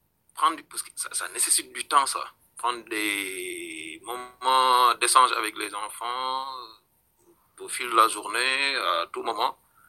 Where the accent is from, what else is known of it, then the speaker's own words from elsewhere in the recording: Senegal; moved away as an adult; Moi, je suis arrivé du Sénégal en 2012.